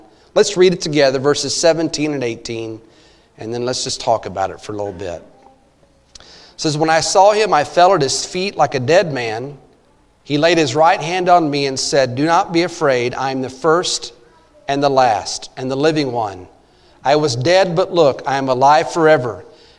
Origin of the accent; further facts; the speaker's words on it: Glen Rose, Texas, United States; when I'm down in Texas, when I go to my hometown of Glen Rose